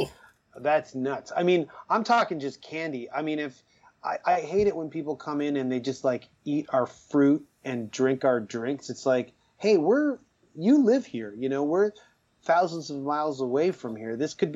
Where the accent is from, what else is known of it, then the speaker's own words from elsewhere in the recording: Willowdale, Ontario, Canada; And, I grew up in Willowdale, and it was pretty wild.